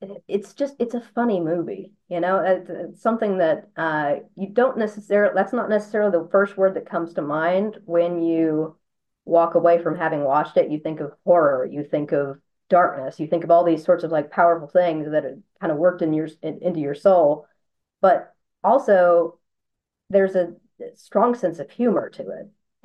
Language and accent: English; the South, United States; I'm from the South, so I was just like, yep, I know what that is.